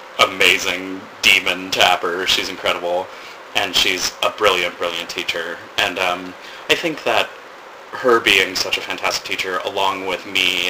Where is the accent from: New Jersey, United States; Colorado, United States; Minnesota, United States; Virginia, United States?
Colorado, United States; Denver; I'm from Denver originally, and we saw everything that came through the Beale Theater there.